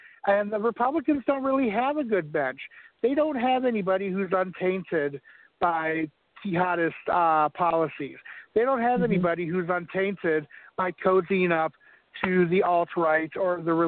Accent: Ohio, United States; I've been born and raised in Ohio, and our politics are just goddamn schizophrenic here.

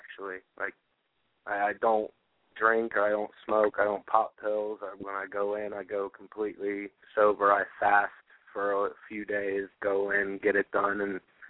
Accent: Florida, United States; I'm from Florida.

